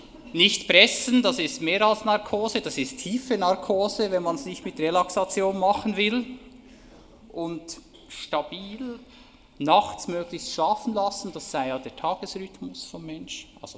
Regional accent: Bern, Switzerland; Das ist Bern, das ist meine Geburtsstadt und wo ich die Kindheit verbracht habe

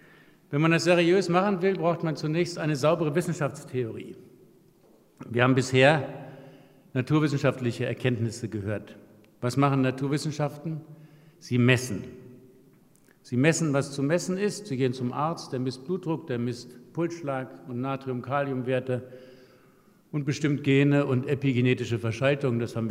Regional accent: Northern Germany, Germany; now in Vienna, Austria; Und bin dann vor 20 Jahren nach Wien gekommen. Ich komme aus Norddeutschland, mein Vater kam aus Schlesien, Mutter aus Pommern. Also ich habe einen altösterreichischen Hintergrund.

